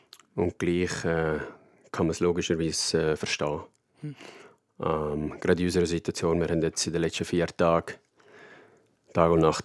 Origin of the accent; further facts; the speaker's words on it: Graubünden, Switzerland; Ich bin im Engadin aufgewachsen